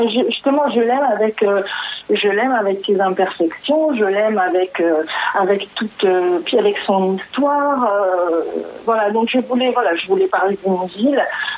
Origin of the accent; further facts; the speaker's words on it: Nice, Provence-Alpes-Côte d'Azur, France; born there; also born or lived in Paris; Je suis née à Nice et puis j'ai passé 22 ans à Paris pour faire une vie à Paris en fait. Et puis je suis revenue dans ma ville natale.